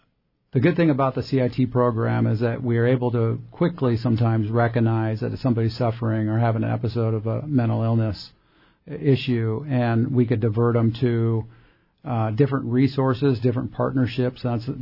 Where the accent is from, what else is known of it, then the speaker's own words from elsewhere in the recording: Alaska, United States; Born and raised Southeast. I've always been partial to Southeast, growing up in the Southeast. I love the outdoors. I love hunting and fishing. And, I'm just used to the environment here in our region. I just love Southeast Alaska.